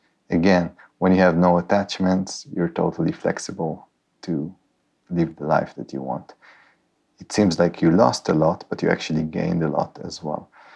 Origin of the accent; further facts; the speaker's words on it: Haifa, Haifa District, Israel; I'm sending you my regards from Haifa, my hometown. I'm just in the end of my nomadic trip back home before going to another nomadic wave.